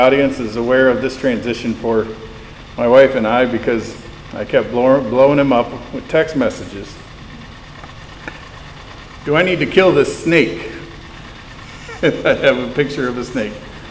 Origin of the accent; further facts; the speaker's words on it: South Dakota, United States; where I grew up in South Dakota because we have this thing called winter.